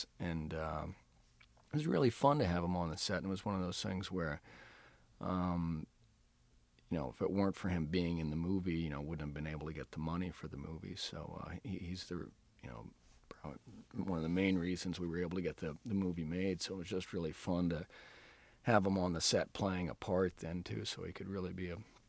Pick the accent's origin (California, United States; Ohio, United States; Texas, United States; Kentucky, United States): Texas, United States; Growing up in Texas, it's one of those things.